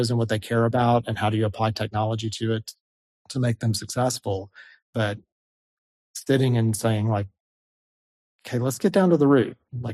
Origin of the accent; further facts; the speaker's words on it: Atlanta, Georgia, United States; And I'm very East Coast. I'm from Atlanta. I'm Southern.